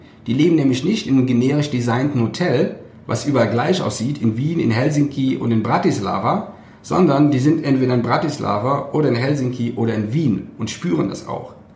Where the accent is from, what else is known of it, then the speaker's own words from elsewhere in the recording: Cologne, North Rhine-Westphalia, Germany; weil ich komme aus der Ecke von Köln.